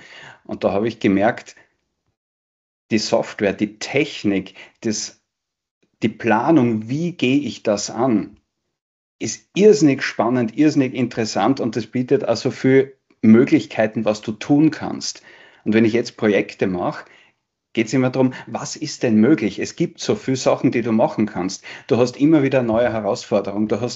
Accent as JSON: {"language": "German", "region": "Styria", "country": "Austria", "said": "Ich komme aus der Steiermark. Ich habe in der Steiermark Tourismus gelernt"}